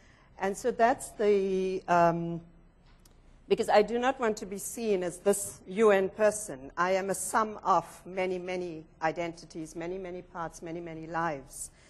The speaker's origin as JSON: {"language": "English", "country": "South Africa", "said": "As a South African, the Canadian Charter of Rights was crucial in our negotiations as we drafted our constitution"}